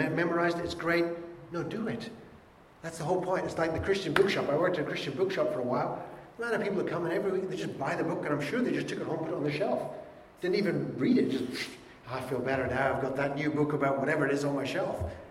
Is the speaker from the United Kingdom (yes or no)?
yes; Scotland, United Kingdom; I'm Scottish, I can get away with that one.